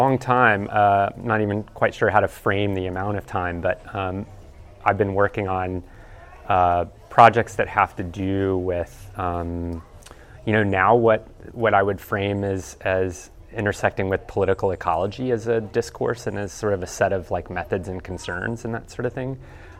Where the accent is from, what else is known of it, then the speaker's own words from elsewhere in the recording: Southeast, United States; I'm not from the Midwest, I'm from the Southeast of the US